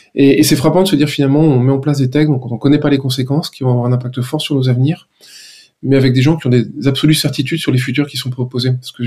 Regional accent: France; on remet en question notre avenir, en tant que Français

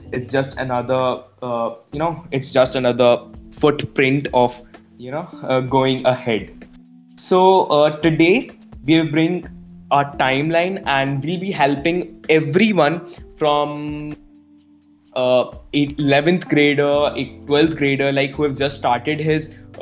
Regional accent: India; especially when I'm from India and when I've interacted with people from India

